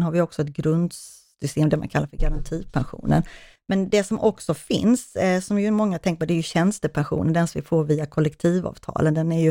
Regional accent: Skåne, Sweden; nere i Skåne där jag kommer ifrån

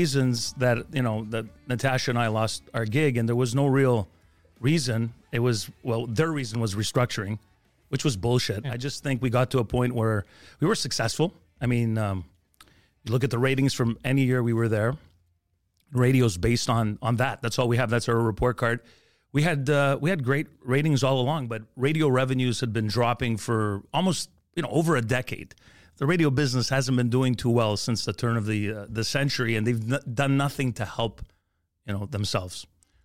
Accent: Montreal, Quebec, Canada; I grew up in the East End, Rosemont, near the Olympic Stadium, moved to Montreal North, had to work on getting rid of my accent if I really wanted to be taken seriously at the time in radio.

